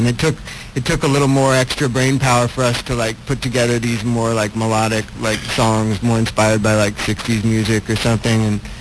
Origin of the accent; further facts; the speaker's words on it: New York, United States; born there; I was born in New York